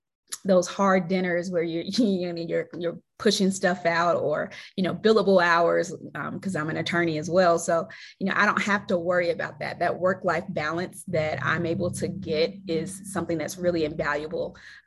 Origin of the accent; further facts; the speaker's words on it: Greensboro, North Carolina, United States; now in Colorado Springs, United States; And my hometown is Greensboro, North Carolina, or Pleasant Garden. You know, my mom usually says I'm from Pleasant Garden, but I like to claim Greensboro. And the current city that I live in is Colorado Springs, Colorado.